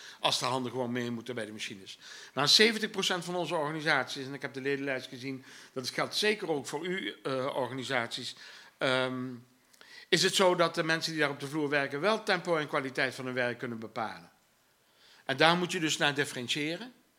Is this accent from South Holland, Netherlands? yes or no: no; Eindhoven, North Brabant, Netherlands; ik kom uit Brabant, Eindhoven.